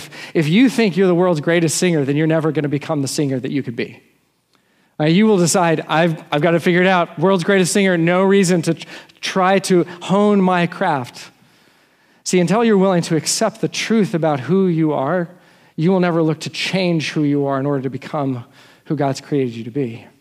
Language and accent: English; Texas, United States; Like, I grew up in Texas, West Texas, desert, you know, it's wilderness.